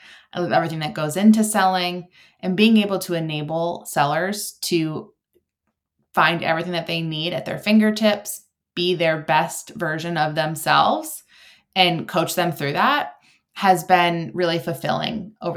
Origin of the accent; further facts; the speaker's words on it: Maine, United States; I am born and raised in Maine, and I'm actually now back in Maine with my family.